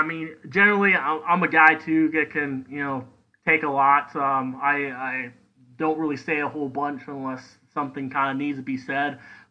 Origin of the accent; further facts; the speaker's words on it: Tucson, Arizona, United States; I'm a huge fan of Major League, and I grew up in Tucson, Arizona, and they actually filmed a lot of the spring training there at a site called High Corbett Field.